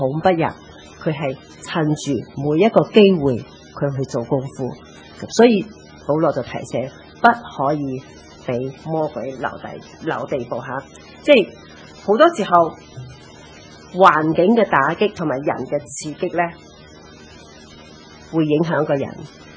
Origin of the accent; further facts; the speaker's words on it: China; 在我们中国人，我成日都觉得中国人心胸比较狭窄。